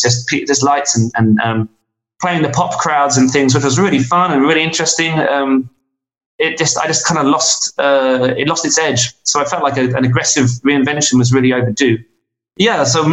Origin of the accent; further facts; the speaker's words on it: England, United Kingdom; So the idea about being an Englishman making a records in America kind of checked really nicely.